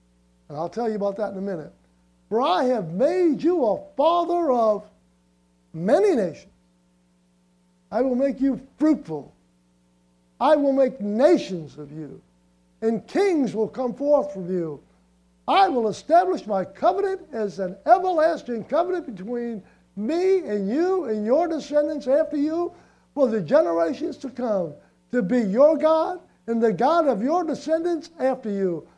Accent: New Orleans, Louisiana, United States; Like me, I'm from the Ninth Ward in New Orleans.

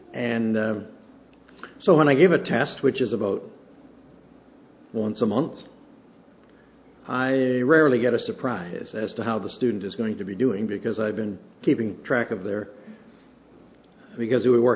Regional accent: Ontario, Canada; Now, I'm a Canadian. I've been indoctrinated in Canadian ways of grading, and we in Canada, at least in Ontario

